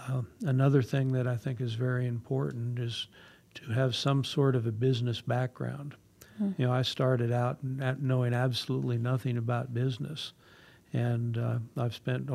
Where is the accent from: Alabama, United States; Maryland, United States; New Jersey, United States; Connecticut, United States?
New Jersey, United States; You know, I grew up in New Jersey around the hustle and bustle, and where we lived was considered out in the country then, but still it's just so busy and there are so many people.